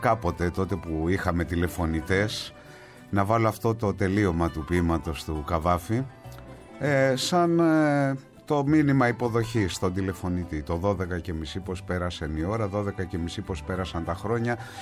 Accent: United Kingdom; also born or lived in Alexandria, Egypt / France; Κωνσταντινούπολιτης στην καταγωγή, αλλά γεννήθηκα στην Αλεξάνδρεια, σε ένα σπίτι της οδού Σερίφ. Μικρός πολύ έφυγα και αρκετό μέρος της παιδικής μου ηλικίας το πέρασα στην Αγγλία.

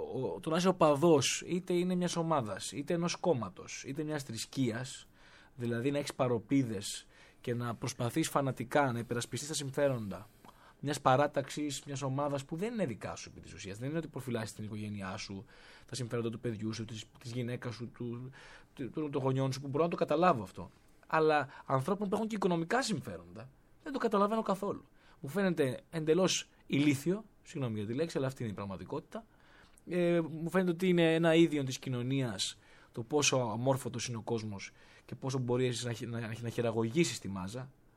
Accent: Heraklion, Crete, Greece; λόγω ότι είμαι από το Ηράκλειο Κρήτης, έμενα και κοντά στη Νέα Σμύρνη

